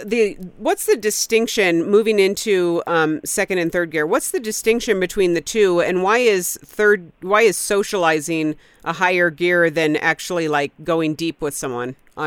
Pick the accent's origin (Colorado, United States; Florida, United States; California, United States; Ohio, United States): California, United States; San Jose; San Jose, California.